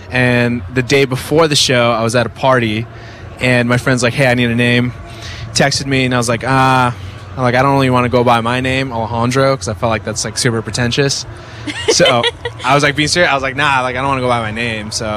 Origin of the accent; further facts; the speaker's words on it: California, United States; I'm from California.